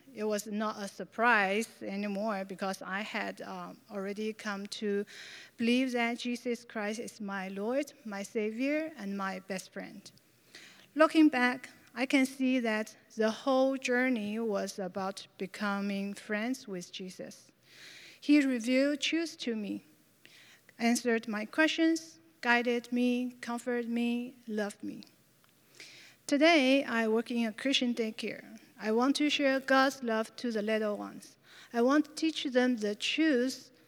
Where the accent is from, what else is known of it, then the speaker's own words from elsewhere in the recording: China; English is a second language; moved away as an adult; now in Canada; I'm from China, and I came to Canada about 11 years ago to study early childhood education in Niagara College.